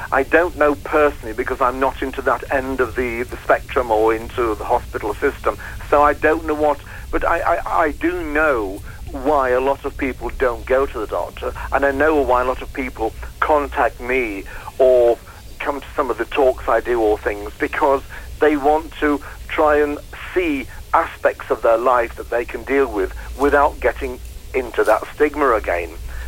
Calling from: London, United Kingdom; I'm in West London.

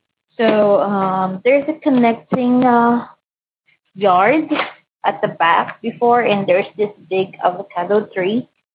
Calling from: Philippines; English is a second language; moved away as an adult; But I'm from Philippines, so sorry about that. But currently working here in Saudi Arabia

